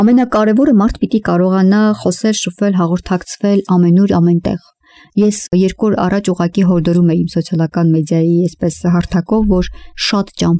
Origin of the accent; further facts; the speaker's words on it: Shirak, Armenia; անչափ գնահատում եմ Շիրակի մարզը, որտեղ շիրակցի եմ բնականաբար